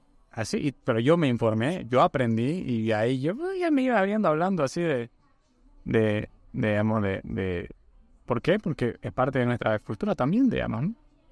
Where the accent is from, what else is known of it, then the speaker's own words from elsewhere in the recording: Bolivia; ahorita que vengo de Brasil, imagínate, es como que hasta ellos reaccionaban, pucha, los bolivianos no viajan tanto, me decían. Es raro ver bolivianos por acá, yo.